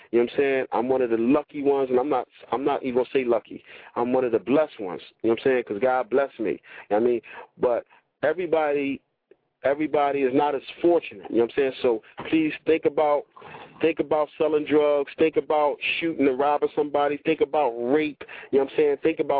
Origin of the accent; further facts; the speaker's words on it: Philadelphia, Pennsylvania, United States; I did time in Texas and Ohio and Atlanta. You know what I'm saying? I'm from Philly